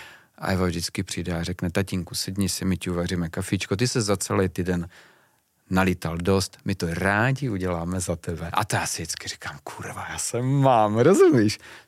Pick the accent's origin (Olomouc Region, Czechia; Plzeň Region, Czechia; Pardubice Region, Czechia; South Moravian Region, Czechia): Olomouc Region, Czechia; Olomouc; Bohužel u nás v Olomouci tohle slovo znamená, že ti někdo vynadá, jo?